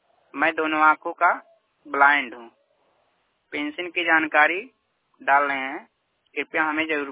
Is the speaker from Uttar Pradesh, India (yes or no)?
yes; Basti, Uttar Pradesh, India; मैं उत्तर प्रदेश के मूल निवासी जिला बस्ती का रहने वाला हूँ।